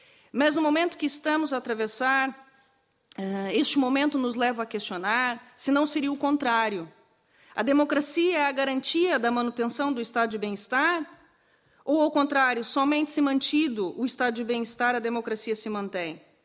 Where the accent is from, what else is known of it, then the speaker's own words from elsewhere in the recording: Brazil; born there; pelo sotaque percebem que nasci no Brasil